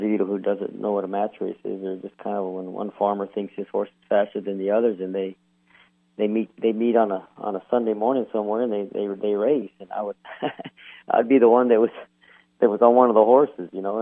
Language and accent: English; Dexter, New Mexico, United States; also born or lived in Roswell; I was born and raised in New Mexico, a little town outside of Roswell called Dexter. Born in Roswell, lived in Dexter, went to school there